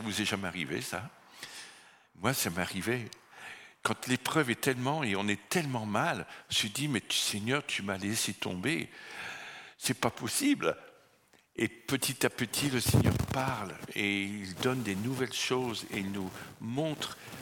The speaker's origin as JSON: {"language": "French", "country": "France", "said": "Vous connaissez, je suis français"}